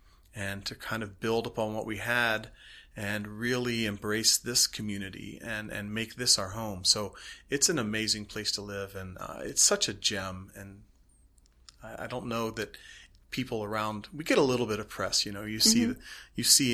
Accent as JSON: {"language": "English", "town": "Cincinnati", "region": "Ohio", "country": "United States", "tie": "born or raised there", "lives_now": "Lafayette, United States", "said": "I grew up in Cincinnati, Ohio, and quite frankly, if I had ranked all of the places in the United States where I would live, this would have been very low on the list"}